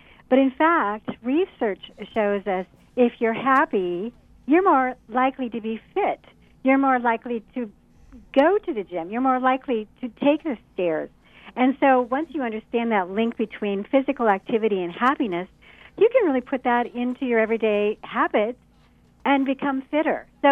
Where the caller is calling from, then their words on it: Iowa, United States; Well, actually, I'm in Dallas right now, but my home is in Iowa, so we're under the snow.